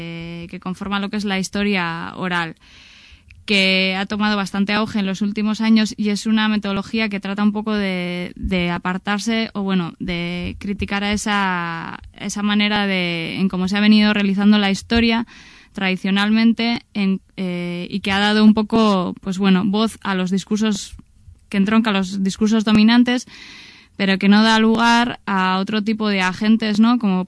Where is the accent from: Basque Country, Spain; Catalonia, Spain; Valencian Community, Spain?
Basque Country, Spain; nosotras como mujeres vascas y herederas de una cultura del comunitarismo rural a través de nuestras madres, de nuestras abuelas